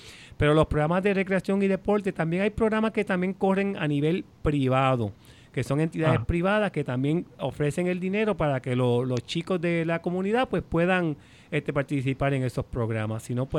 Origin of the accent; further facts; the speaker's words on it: Puerto Rico; now in United States; Yo soy puertorriqueño. O sea, yo vivo en los Estados Unidos... porque vivo en los Estados Unidos, pero yo soy puertorriqueño, yo me crié en Puerto Rico, yo viví en Puerto Rico, estudié en la Yupi, Gallitos